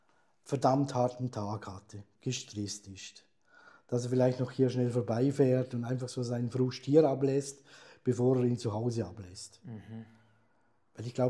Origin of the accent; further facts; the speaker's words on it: Berlin, Germany; Berlin hat sich in 20 Jahren wirklich so verändert, dass du eigentlich Berlin auch als Berliner nicht mehr kennst.